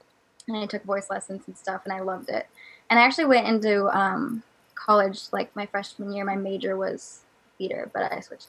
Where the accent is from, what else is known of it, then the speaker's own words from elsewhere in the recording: Iowa, United States; Well, I live in Iowa. I grew up here. I live here now, and I am a sophomore this year at the University of Iowa, so I still live pretty close to my hometown, which is nice, and I'm 20 years old.